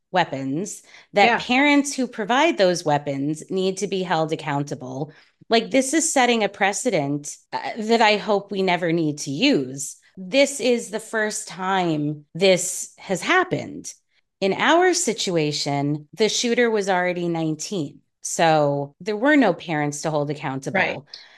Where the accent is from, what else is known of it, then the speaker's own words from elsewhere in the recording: New York, United States; And, you know, I know I grew up in New York.